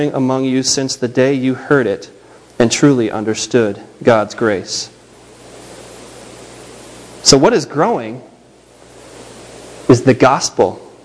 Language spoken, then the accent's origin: English; Illinois, United States; I grew up in Illinois, but I went to church my whole life.